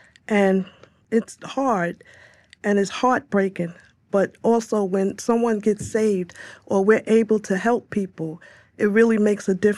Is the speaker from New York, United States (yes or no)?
yes; Staten Island, New York, United States; I was born and raised on Staten Island. So for me, it's home and it's very personal. Mm. And I've been here all my life, so all I know is Staten Island.